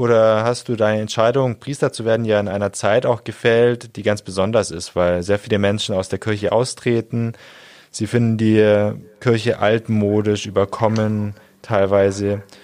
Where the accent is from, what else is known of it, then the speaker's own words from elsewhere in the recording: Bavaria, Germany; meinem Heimatort im Westallgäu